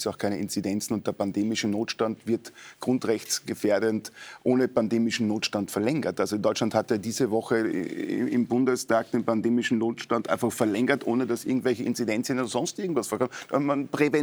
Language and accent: German; Carinthia, Austria; in meinem Heimatbundesland Kärnten